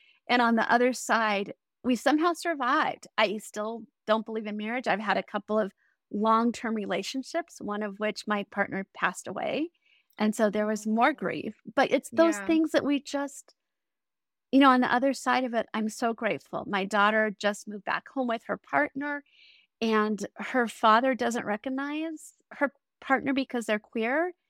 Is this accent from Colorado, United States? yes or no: yes; Colorado Springs, Colorado, United States; I grew up in Colorado Springs, where the best shopping place for men existed back in the 70s.